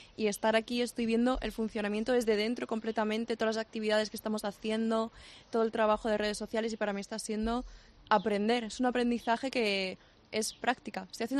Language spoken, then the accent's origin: Spanish; Community of Madrid, Spain; Yo soy madrileña, pero estoy representando a Zamora porque tengo familia paterna de Zamora.